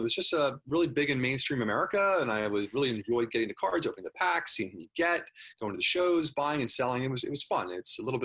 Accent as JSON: {"language": "English", "town": "Philadelphia", "region": "Pennsylvania", "country": "United States", "said": "From the Philadelphia suburbs."}